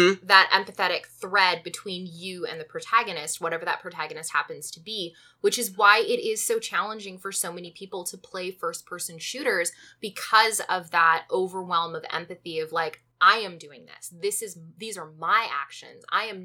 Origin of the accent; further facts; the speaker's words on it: Canada; and yes, I said it, Zed, I am Canadian